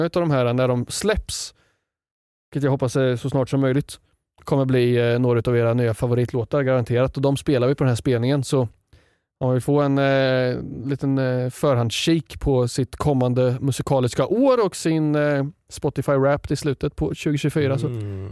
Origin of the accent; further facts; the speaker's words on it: Sundsvall, Västernorrland County, Sweden; Ja, det är för att jag kommer från Sundsvall.